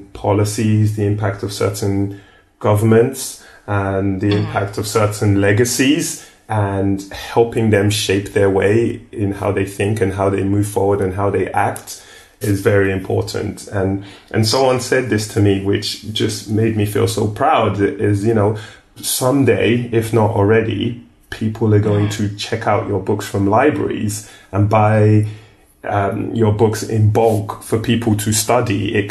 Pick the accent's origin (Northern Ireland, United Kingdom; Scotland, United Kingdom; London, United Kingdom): London, United Kingdom; also born or lived in Nigeria; growing up in London and then living in Nigeria, even though I faced racism in the UK, and then when I lived in Nigeria, there was a little bit of discrimination because of my accent and my background